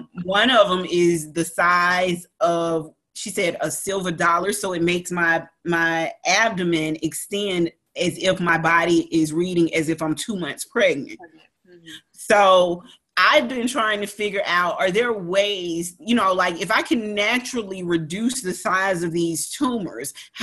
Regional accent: Georgia, United States; born there; I was born down here in Georgia in the 80s, the end of the 70s.

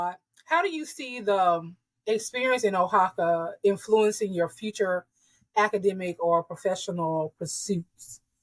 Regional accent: the South, United States; And you know, we're from the South, so we're used to hot heat and humidity.

